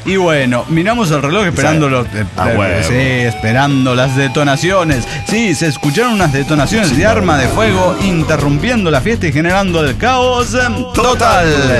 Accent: Bolivia; Del lado boliviano, vio, más siendo boliviano.

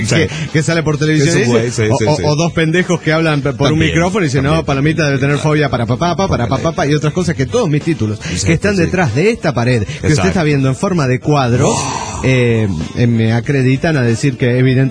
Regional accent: Argentina; now in Rio de Janeiro, Brazil; como argentina, en Brasil, residente en Brasil

